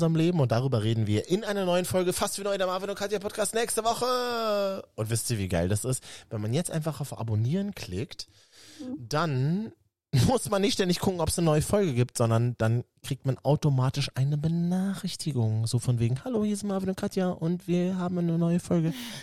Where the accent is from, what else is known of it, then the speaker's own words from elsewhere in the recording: Berlin, Germany; Als Berliner guckst du ja extra weg